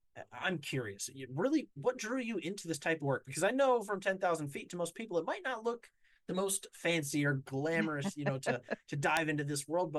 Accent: Battle Creek, Michigan, United States; I'm actually from Battle Creek, Michigan.

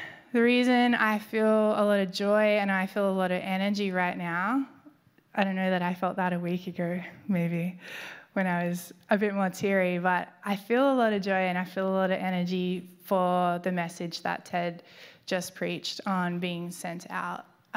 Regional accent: Australia; moved away as an adult; I'm Australian, and part of that was when I moved here

